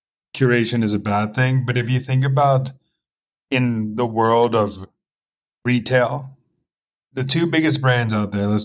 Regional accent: San Diego, California, United States; I grew up in San Diego, and I don't remember a restaurant opening after 9.

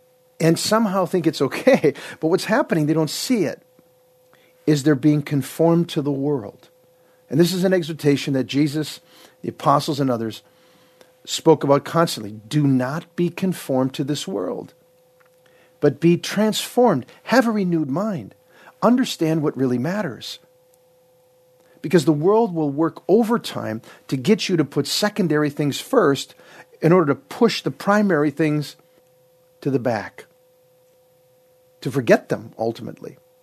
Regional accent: Minnesota, United States; I remember when I was a little boy in my hometown in southern Minnesota

